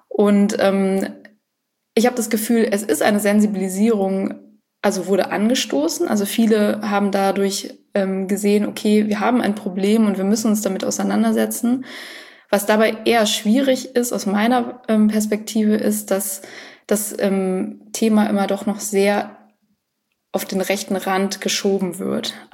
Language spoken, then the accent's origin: German; Munich, Bavaria, Germany; Wenn ich dann als Kind gesagt habe, ja, ich komme aus München